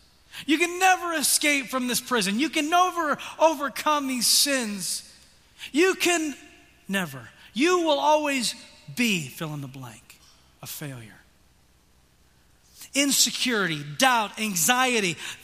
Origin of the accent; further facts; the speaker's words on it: Tanzania; now in United States; Many of you know I grew up in Tanzania, East Africa as an MK. It's my home.